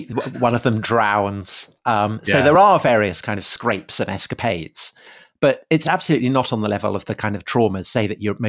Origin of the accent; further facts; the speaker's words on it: England, United Kingdom; as an English cricket fan, to admit this.